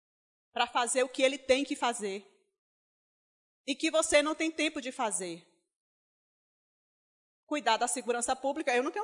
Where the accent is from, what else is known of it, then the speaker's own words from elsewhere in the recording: Bahia, Brazil; accent: Bahian; Tenho sotaque de baiano, mas não sou baiana